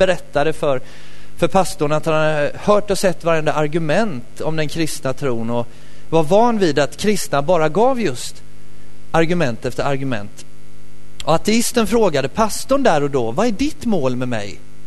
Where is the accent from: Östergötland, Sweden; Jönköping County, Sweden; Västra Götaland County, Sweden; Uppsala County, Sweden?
Jönköping County, Sweden; Nässjö; accent: Småland; Men det är väl någon småländsk åkomma. Jag kommer från Nässjö från början och där talar man så.